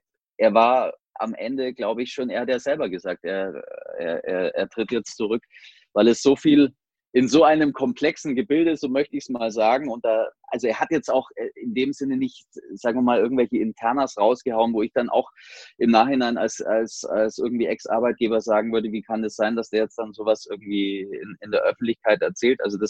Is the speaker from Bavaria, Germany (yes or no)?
yes; Bavaria, Germany; now in Erlangen, Germany